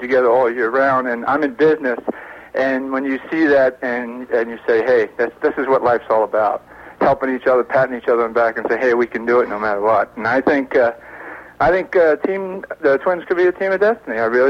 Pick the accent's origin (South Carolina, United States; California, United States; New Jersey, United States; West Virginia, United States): New Jersey, United States; now in Minnesota, United States; Now, I'm a transplanted Minnesotan. I'm from New Jersey. I'm a New York Mets fan.